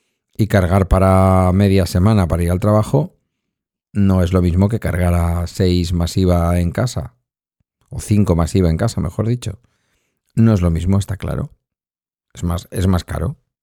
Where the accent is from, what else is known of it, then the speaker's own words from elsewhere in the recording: Galdakao, Basque Country, Spain; hoy en Galdacao, en mi pueblo